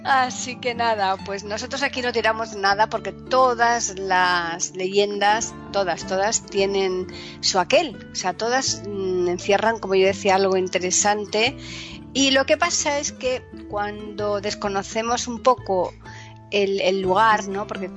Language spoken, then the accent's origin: Spanish; Alcalá de Guadaíra, Andalusia, Spain; moved away; yo hace muchos años que ya me marché de allí, entonces conozco mi pueblo, Alcalá de Guadaira, pero no te creas que conozco mucho más